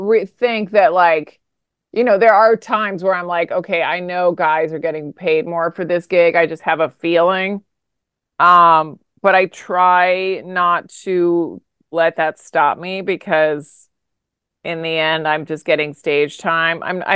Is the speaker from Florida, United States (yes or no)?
no; Virginia, United States; now in New York, United States; I grew up in Virginia and I just wanted to leave Virginia and I loved New York.